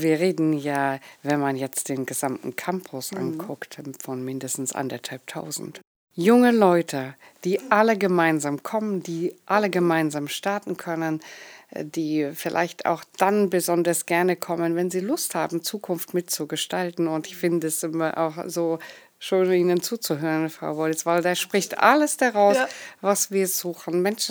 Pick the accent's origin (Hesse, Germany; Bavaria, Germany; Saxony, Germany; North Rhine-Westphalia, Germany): Saxony, Germany; Leipzig; Ich selber bin gebürtige Leipzigerin.